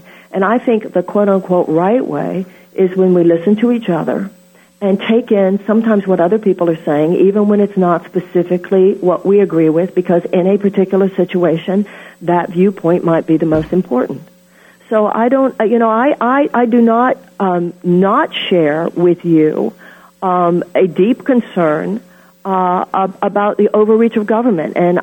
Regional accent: United States; To me, as an American, I don't believe any group has a monopoly on truth.

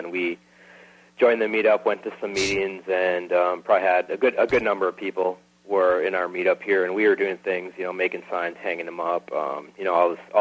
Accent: Wisconsin, United States; I'm from Central Wisconsin is where I'm at.

